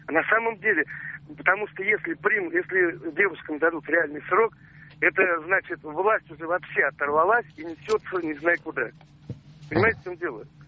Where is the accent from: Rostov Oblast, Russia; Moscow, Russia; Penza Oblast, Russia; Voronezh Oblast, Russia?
Penza Oblast, Russia; Penza; я из Пензы.